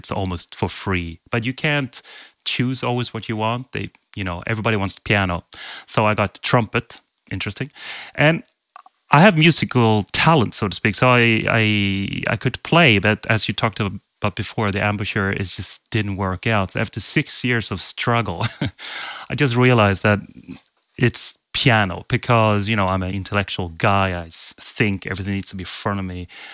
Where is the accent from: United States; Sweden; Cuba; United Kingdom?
Sweden; English is a second language; I'm from Sweden, and how did I get here?